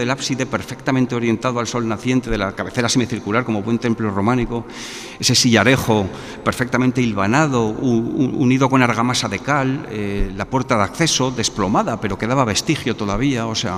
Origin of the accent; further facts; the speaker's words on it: Aragon, Spain; Yo soy aragonés, soy muy cabezudo